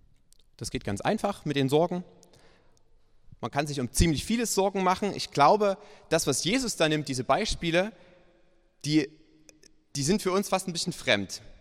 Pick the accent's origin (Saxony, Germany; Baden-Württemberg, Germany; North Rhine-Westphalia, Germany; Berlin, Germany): Saxony, Germany; Ich bin im Erzgebirge aufgewachsen, im ganz tiefen Erzgebirge, kurz vor der tschechischen Grenze.